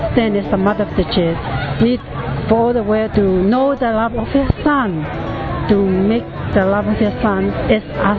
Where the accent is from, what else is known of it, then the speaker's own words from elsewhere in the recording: Tonga; now in Rome, Italy; I'm from Tonga, but I'm staying in Rome in the meantime.